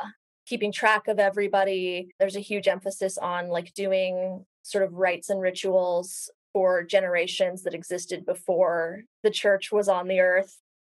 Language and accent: English; Salt Lake City, Utah, United States; also born or lived in Los Angeles; I grew up in Salt Lake City. I am on one side third generation Mormon, and on the other side, I think fourth generation or fifth, depending on who you ask. I lived in LA for a long time, and I recently moved back to Salt Lake City.